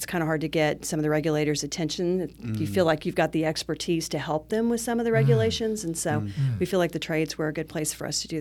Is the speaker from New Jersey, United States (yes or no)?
no; Oklahoma, United States; I'm from Oklahoma. I don't go North Dakota in the wintertime.